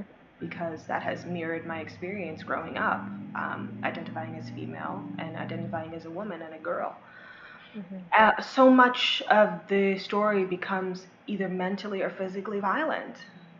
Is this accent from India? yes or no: no; Washington metropolitan area, United States; And I was standing over like, I'm from the DMV.